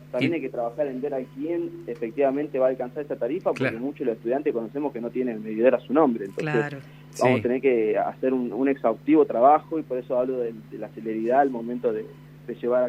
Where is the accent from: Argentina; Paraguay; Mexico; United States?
Argentina; Santa Isabel, La Pampa; Mira, de Santa Isabel, el último dato que tengo, porque yo tampoco viajo mucho a mi pueblo